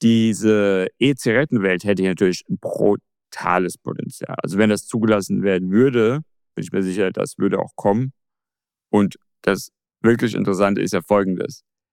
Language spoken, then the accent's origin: German; Germany; now in Guangzhou, China; natürlich bin ich in Deutschland aufgewachsen